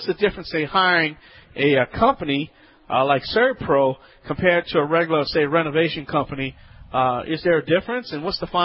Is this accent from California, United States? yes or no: no; New Orleans, Louisiana, United States; I'm from New Orleans.